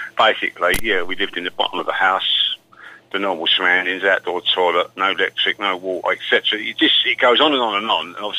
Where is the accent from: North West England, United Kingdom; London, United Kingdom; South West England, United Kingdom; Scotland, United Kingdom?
London, United Kingdom; accent: Cockney; Yeah, I mean, I come from East London, E3, actually, Mile End.